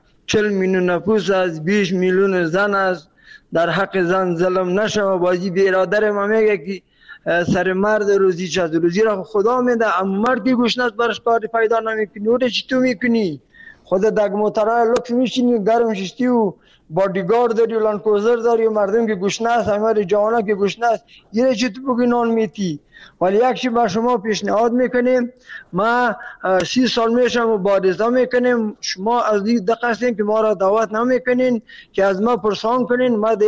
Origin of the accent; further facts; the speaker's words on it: Afghanistan; ما خودم پورا افغان هستم